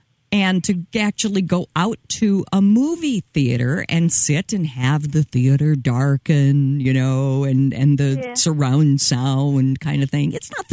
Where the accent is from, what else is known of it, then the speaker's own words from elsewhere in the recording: Rochester, Minnesota, United States; Also, my hometown of Rochester had a big moment not that long ago